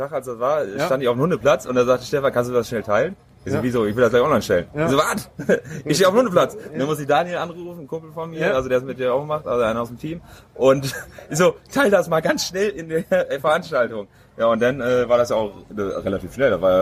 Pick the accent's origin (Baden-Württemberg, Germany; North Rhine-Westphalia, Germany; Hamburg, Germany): North Rhine-Westphalia, Germany; Friedewalde; born there; Also ich komme gebürtig aus Friedewalde